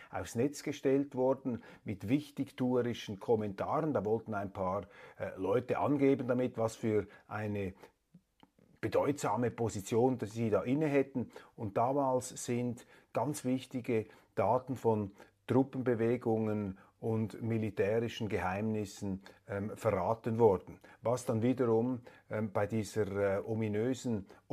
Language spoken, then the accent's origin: German; Switzerland; Interessant und für mich jetzt als Schweizer besonders faszinierend